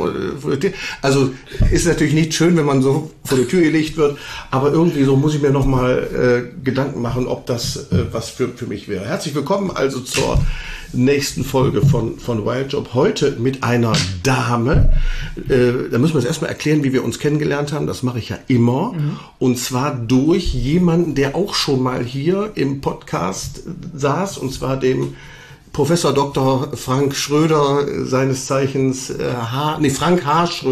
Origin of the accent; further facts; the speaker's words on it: Düsseldorf, North Rhine-Westphalia, Germany; born there; ich bin ja gebürtiger Düsseldorfer.